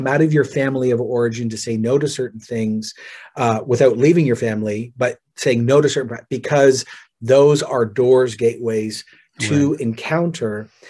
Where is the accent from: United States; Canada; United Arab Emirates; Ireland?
Canada; As a Canadian, I feel sick even mentioning it.